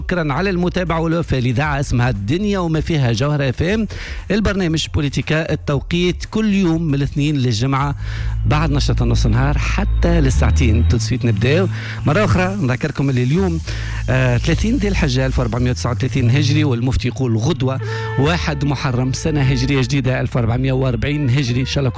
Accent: Tunisia; accent: Tunisian; بلهجتنا بلغتنا بالتونسي

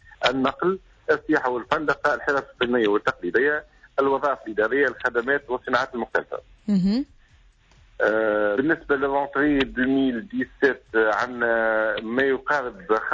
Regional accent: Tunisia; عندنا في تونس

